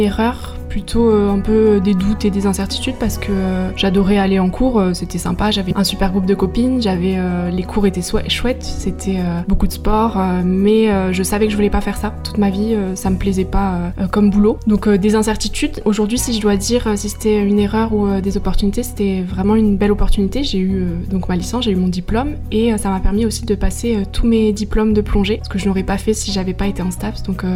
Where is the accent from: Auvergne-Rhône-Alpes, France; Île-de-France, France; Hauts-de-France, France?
Hauts-de-France, France; Moi, j'ai grandi dans le Nord.